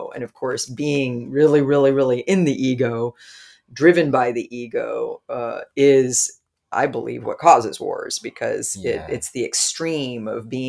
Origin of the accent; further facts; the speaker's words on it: United States; And of course, you're from Brazil. You're from South America. I'm from the United States. And that gives us different perspectives.